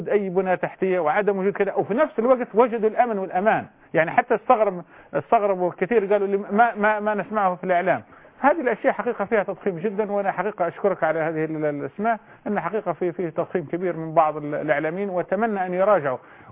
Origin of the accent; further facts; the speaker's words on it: Libya; للأسف الشديد أن الآن في أشياء كثيرة إحنا كليبيين نستغرب